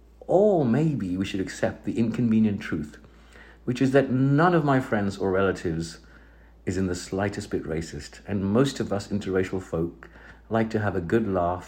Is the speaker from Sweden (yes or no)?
no; Mauritius; born there; I was born in Mauritius. I look Asian, or brown if you prefer.